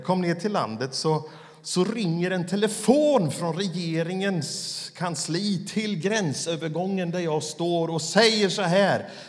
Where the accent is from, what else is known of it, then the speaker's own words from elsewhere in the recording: Sweden; visar att jag var från Sverige.